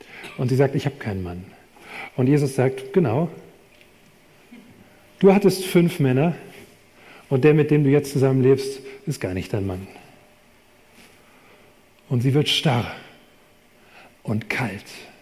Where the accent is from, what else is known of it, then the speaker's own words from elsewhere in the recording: Rhineland, Germany; dass ich ursprünglich aus dem Rheinland komme, also ich bin ganz in der Nähe vom Rhein aufgewachsen.